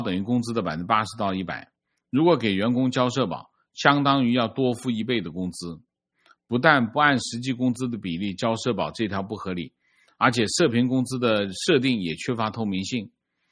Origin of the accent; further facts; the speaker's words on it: Taiwan; 这让我们台湾人忍不住觉得可笑